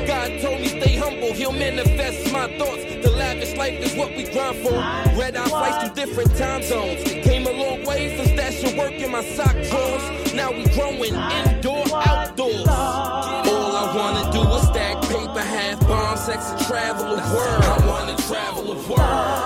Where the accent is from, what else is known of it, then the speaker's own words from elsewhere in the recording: Bronx, New York, United States; I'm from the Bronx, I don't care about the acceptance.